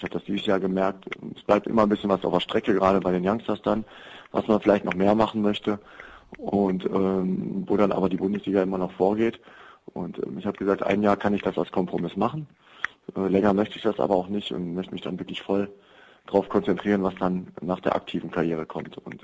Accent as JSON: {"language": "German", "town": "Büttgen", "region": "North Rhine-Westphalia", "country": "Germany", "tie": "born or raised there", "said": "ich habe bin gebürtiger Büttgener, das ist ein Dorf von 6.000 Einwohnern, das ist zwar Randgebiet, Karst, Neuss, München-Gladbach, aber grundsätzlich schon von einem Dorf."}